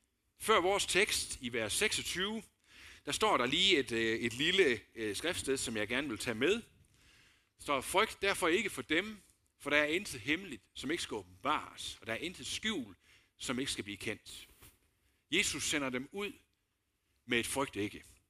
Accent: Aulum, Central Denmark Region, Denmark; vi gik rundt hjemme i Aulum, hvor jeg var fra

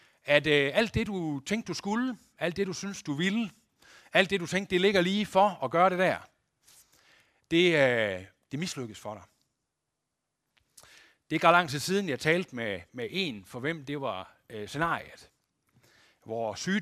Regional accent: West Jutland, Denmark; Og jeg er jo sådan en vestjyde

